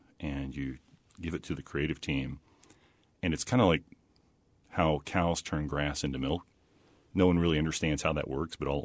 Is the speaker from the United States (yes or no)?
yes; Illinois, United States; I was working at Dairy Queen in my hometown in southern Illinois